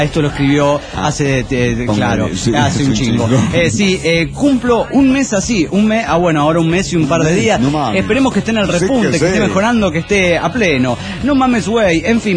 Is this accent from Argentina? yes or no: yes; Alejandra, Santa Fe, Argentina; now in Córdoba, Argentina; No soy cordobés. Soy de Santa Fe, soy de Alejandra. Hace como 6 o 7 años que estoy aquí trabajando.